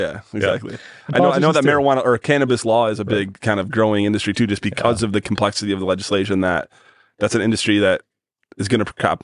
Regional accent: Bay City, Michigan, United States; I grew up in Bay City, Michigan, which has our claim to fame for a long time was that we had the most bars per capita.

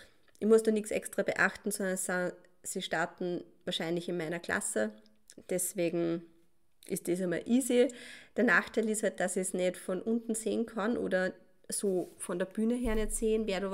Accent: Austria; Das heißt, da werde ich nicht dabei sein, bin eine Österreicherin.

